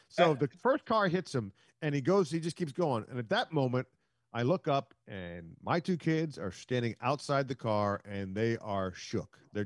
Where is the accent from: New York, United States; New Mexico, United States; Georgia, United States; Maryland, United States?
Maryland, United States; Silver Spring; I'm from Silver Spring, Maryland. We don't do that a whole lot.